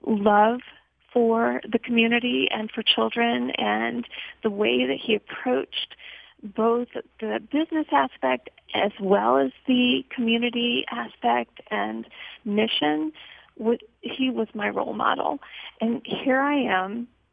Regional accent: New Orleans, Louisiana, United States; I'm originally from New Orleans, and if there is a place in the world that helps you to recognize need, there is quite a bit of poverty in New Orleans

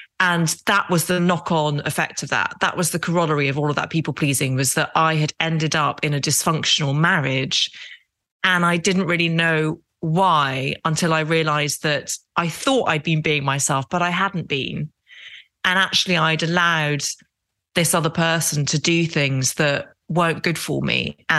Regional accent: Derry, Northern Ireland, United Kingdom; accent: English; also born or lived in Epsom, United Kingdom; And then my dad got a job as a surgeon in Derry in Northern Ireland. And we moved over there in 1982 when I was four.

